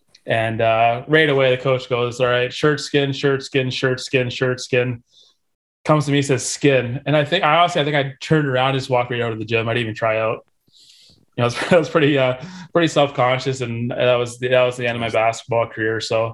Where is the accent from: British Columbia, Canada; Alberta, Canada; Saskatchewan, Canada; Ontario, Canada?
Ontario, Canada; St. Catharines; I think growing up in St. Catharines, I would say about eight of my teammates, their parents were firefighters or all buddies.